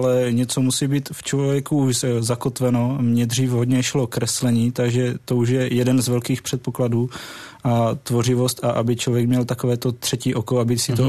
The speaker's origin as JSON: {"language": "Czech", "region": "Moravia", "country": "Czechia", "said": "Já pocházím z Moravy"}